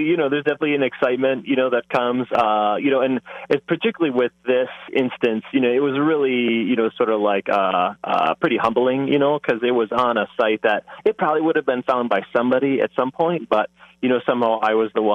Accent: Michigan, United States; I'm originally from Michigan and worked in a similar capacity there for a number of years.

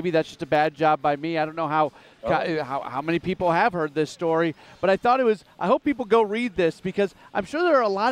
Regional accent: Creve Coeur, Missouri, United States; And I grew up in Creve Coeur. I'm not Jewish myself

